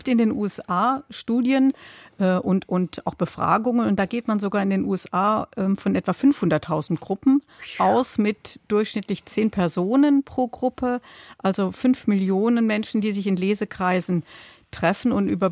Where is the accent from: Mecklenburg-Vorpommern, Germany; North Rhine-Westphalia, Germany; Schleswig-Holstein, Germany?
North Rhine-Westphalia, Germany; Bad Honnef; Ich komme aus Bad Honnef. Das ist eine Kleinstadt mit 25.000 Einwohnern in der Nähe von Bonn.